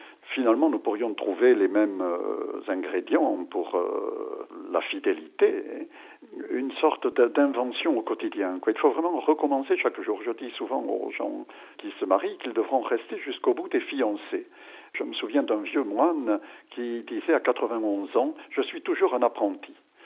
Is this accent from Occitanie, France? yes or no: yes; Lourdes, Occitanie, France; Je viens de Lourdes